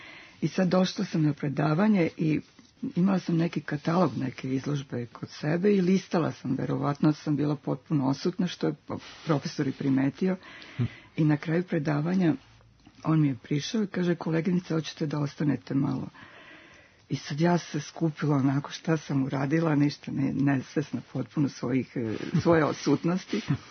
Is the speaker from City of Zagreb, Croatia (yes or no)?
no; Split, Split-Dalmatia County, Croatia; now in Belgrade, Serbia; Došla sam iz Splita u Beogradu, metropolu. Metropolu za Split je to bila metropola.